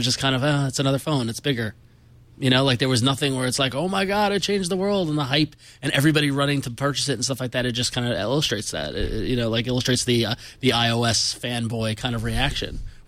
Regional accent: New York, United States; whether growing up in New York, Mets or Yankees, comics, Marvel or DC, phones, Android or iOS

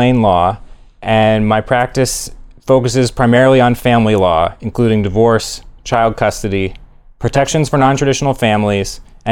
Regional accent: Tucson, Arizona, United States; I am actually from Tucson.

